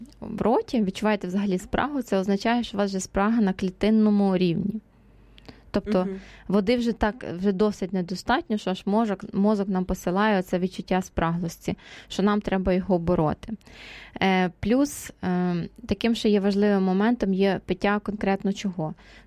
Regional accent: Ternopil Oblast, Ukraine; born there; Народилася я в Тернопільській області, ходила я часто з мамою сапати бурячки, і було дуже жарко.

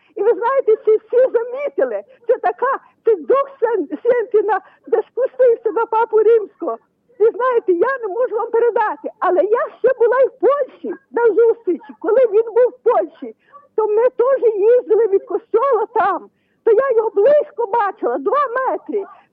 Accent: Rivne, Rivne Oblast, Ukraine; Я з Рівно. Я з Рівно.

